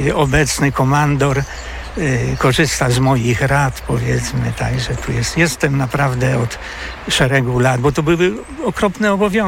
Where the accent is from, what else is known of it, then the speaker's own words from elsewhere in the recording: Kuyavian-Pomeranian Voivodeship, Poland; ale pochodzę z Kujaw, z okolic Wrocławka